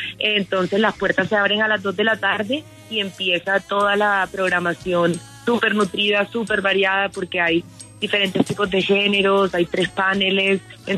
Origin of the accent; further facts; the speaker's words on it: Colombia; Somos 6 cantautores colombianas